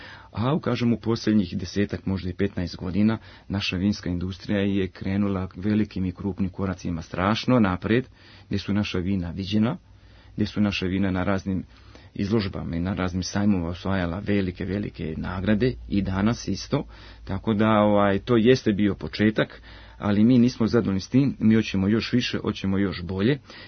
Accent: Serbia; Pa kao i kod nas u Srbiji

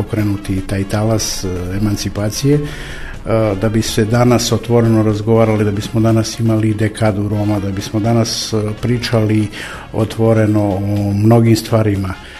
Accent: Serbia; kažem opet srpska jer ja sam Srbin po državljanstvu

